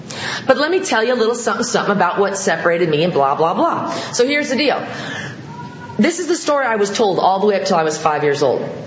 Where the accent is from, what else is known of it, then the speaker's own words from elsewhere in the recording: Santa Barbara, California, United States; from Santa Barbara.